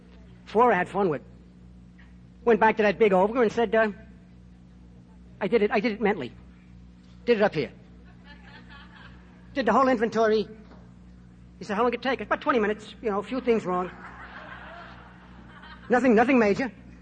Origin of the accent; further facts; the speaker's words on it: Ireland; I'm Irish, and I got to share this.